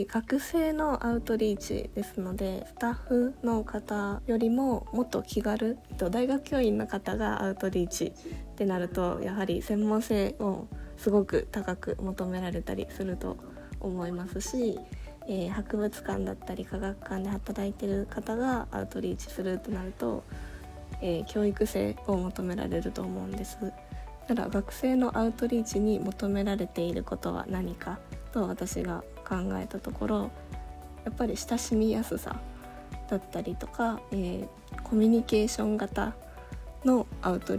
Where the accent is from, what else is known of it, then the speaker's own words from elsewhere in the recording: Aichi, Japan; 私自身も今出身は愛知県なんですが、大学院で名古屋に戻ってきて今3年目の状況、